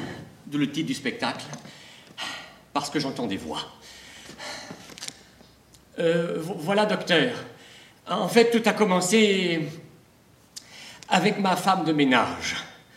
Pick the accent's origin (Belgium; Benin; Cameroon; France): Belgium; c'est vrai que je viens de Belgique, donc une métropole